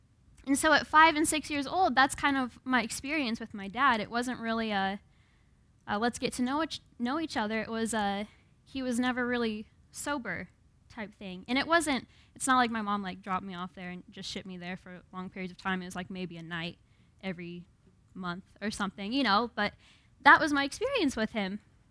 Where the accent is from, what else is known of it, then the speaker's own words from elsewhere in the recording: Washington, United States; And one of my friends is from Minnesota, and I'm from Washington, and so we were outside